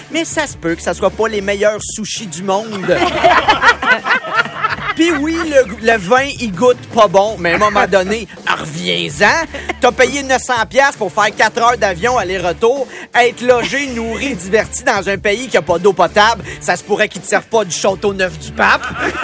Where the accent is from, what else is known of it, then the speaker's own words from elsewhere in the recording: Quebec, Canada; C'est le fun, on est des Québécois qui se croisent en vacances, on peut se saluer.